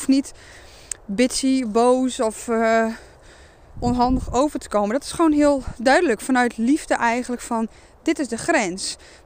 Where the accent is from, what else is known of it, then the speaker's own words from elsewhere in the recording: Friesland, Netherlands; En ik ben opgegroeid in Friesland.